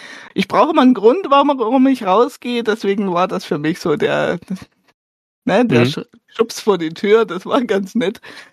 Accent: Ingolstadt, Bavaria, Germany; Genau, und da war bei uns in Ingolstadt immer diese GhostCon. Die hat der Max von den Kerkerkumpels schon mal erwähnt. Da dachte ich, hui. Genau. Die war mehrere Male im Jahr im Jugendzentrum in Ingolstadt und für mich war das total super.

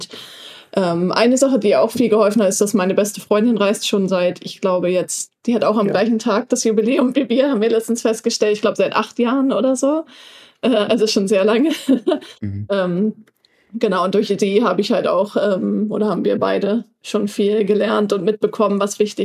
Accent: Northern Germany, Germany; ich komme aus Norddeutschland.

